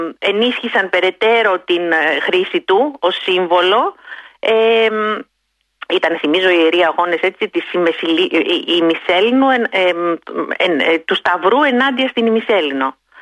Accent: Lefkada, Ionian Islands, Greece; ξεκίνησα από τη Λευκάδα, από το νησί μου

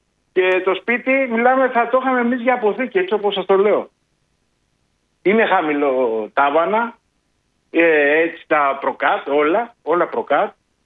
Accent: Kaisariani, Attica, Greece; από την Κεσαριάνη

